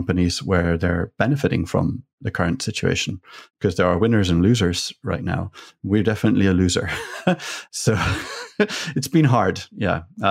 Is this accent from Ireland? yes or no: yes; Ireland; now in Paris, France; I'm Irish, actually half Irish, half Finnish. I live in Paris, where I've been here for about 5 years.